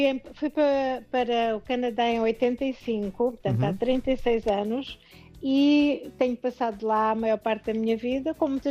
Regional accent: Portugal; E aquela ideia errada que eu levava como portuguesa do Brasil dissipou-se completamente.

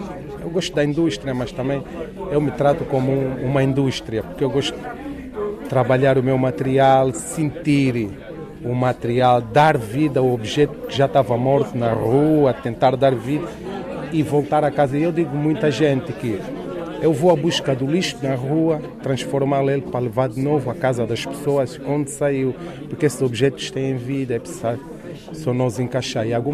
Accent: Luanda, Angola; eu sou angolano, de Luanda

